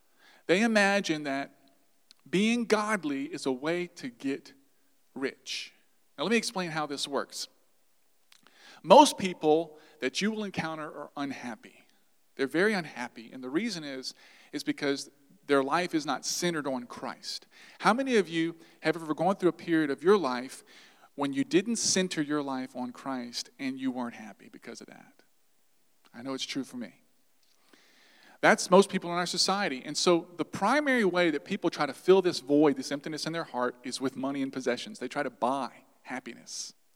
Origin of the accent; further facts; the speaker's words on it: Louisiana, United States; We're from South Louisiana. Aren't we like the most obese place in the world?